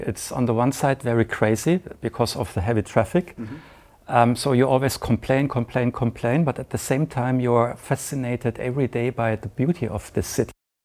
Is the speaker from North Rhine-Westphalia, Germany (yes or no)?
no; Heidelberg, Baden-Württemberg, Germany; also born or lived in Istanbul, Turkey; my mother, she is from Istanbul, and I was born in Istanbul, but raised then in Heidelberg and in the region of Bari.